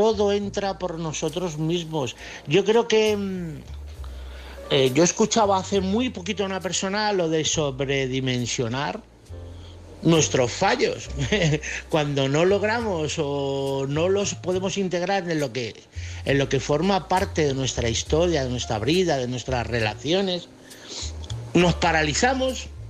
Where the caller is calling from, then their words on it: Toledo, Castilla-La Mancha, Spain; de Toledo.